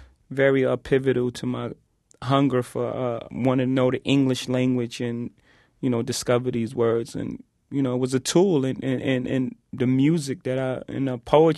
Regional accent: Brooklyn, New York, United States; Well, I grew up in Marcy Projects in Brooklyn, and my mom and pop had an extensive record collection.

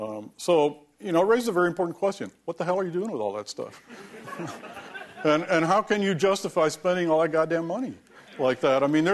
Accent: Pennsylvania, United States; Walmart is the biggest employer in my home state, Pennsylvania.

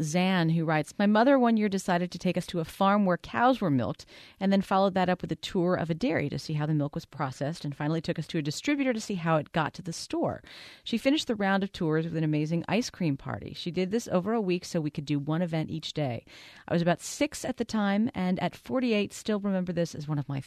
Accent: Long Island, New York, United States; I grew up in Long Island and I can attest to that I have not been to either of those places.

